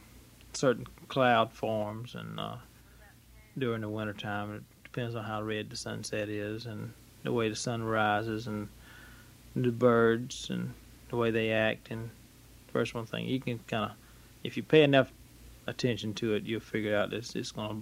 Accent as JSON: {"language": "English", "town": "Fernandina Beach", "region": "Florida", "country": "United States", "tie": "born there", "said": "I was born in Fernandina Beach, January 12, 1949."}